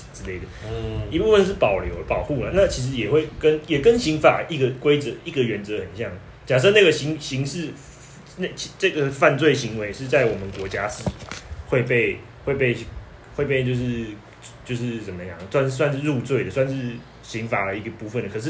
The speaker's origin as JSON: {"language": "Chinese", "country": "Taiwan"}